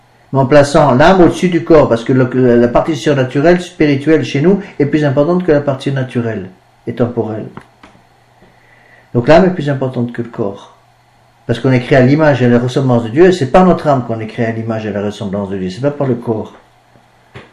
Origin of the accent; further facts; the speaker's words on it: France; C'est vrai qu'on est français, qu'il faut être fier de notre pays, c'est sûr.